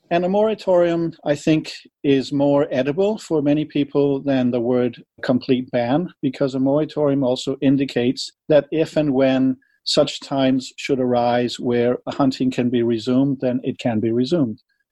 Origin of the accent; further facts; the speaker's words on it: Denmark; English is a second language; I'm Danish. My first language is not English